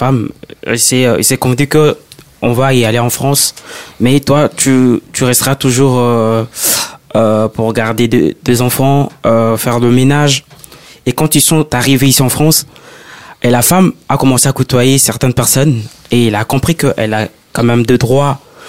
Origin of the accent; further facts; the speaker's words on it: DR Congo; parce que moi je suis congolais, et nous en Afrique